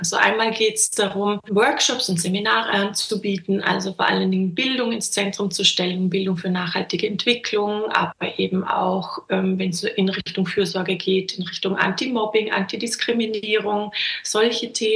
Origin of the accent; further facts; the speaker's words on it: Vorarlberg, Austria; Ich bin ja in Vorarlberg groß geworden, genauer gesagt im Rheintal.